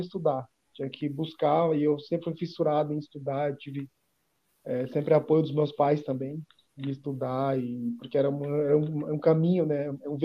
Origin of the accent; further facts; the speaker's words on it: Mato Grosso do Sul, Brazil; moved away as an adult; tinha que sair da minha aldeia, em Mato Grosso do Sul, vim para outra cidade, mais próxima à capital, para fazer a faculdade.